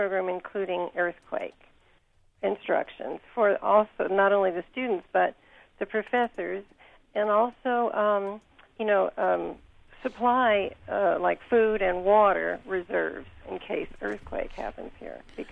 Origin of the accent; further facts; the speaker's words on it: California, United States; now in Urbana, United States; I'm from California, and I'm a senior citizen here in your city.